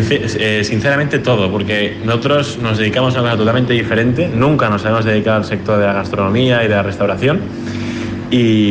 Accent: Barcelona, Catalonia, Spain; now in Fuerteventura, Spain; yo de Barcelona, no somos majoreros

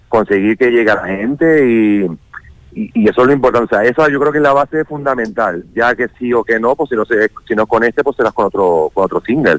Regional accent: Canary Islands, Spain; yo soy de Tenerife

